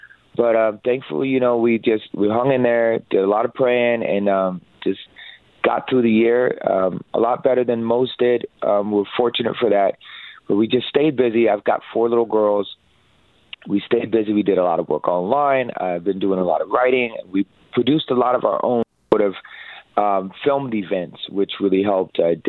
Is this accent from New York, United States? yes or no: no; Haleiwa, Hawaii, United States; now in Pacific Northwest, United States; I grew up in Hawaii, so on the north shore of Oahu, a little town called Haleiwa. That's where I'm from. I recently moved out to Pacific Northwest about 2 years ago